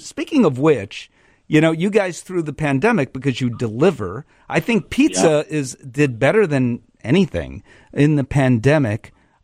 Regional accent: Chicago, Illinois, United States; And when people hear that I'm from Chicago, yes, it's still Capone, bang, bang, bang, bang, and all that.

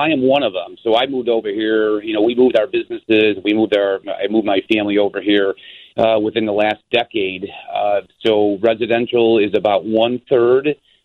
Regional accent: Oak Lawn, Illinois, United States; I lived in Lamont for many years, great town. You know, I grew up in Oak Lawn.

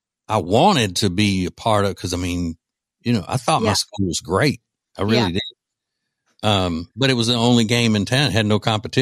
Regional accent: Louisiana, United States; than what my wife and I grew up in Louisiana

